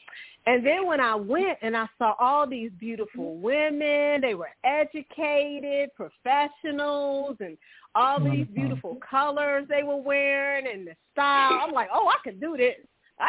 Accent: Cincinnati, Ohio, United States; But I was born in Cincinnati, Ohio, the Midwest. Grew up in the Midwest.

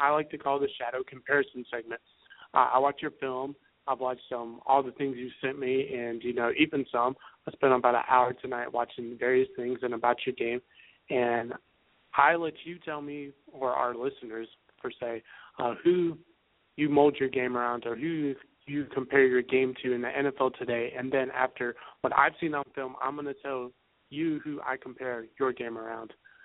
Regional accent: Columbia, South Carolina, United States; I'm from South Carolina, and he is originally from Columbia, and I grew up in Columbia, and he went to Spring Valley.

